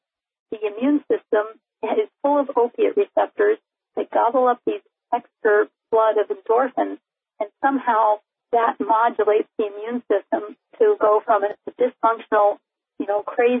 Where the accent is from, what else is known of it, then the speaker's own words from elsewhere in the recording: Texas, United States; also born or lived in Seattle; At that point, we just gave up on our life in Seattle, so we returned to my home state of Texas where my family was.